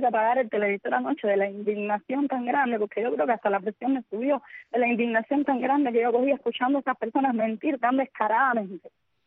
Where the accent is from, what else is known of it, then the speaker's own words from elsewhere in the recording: Matanzas, Cuba; Bueno, nosotros no somos de aquí, somos aquí de Matanza.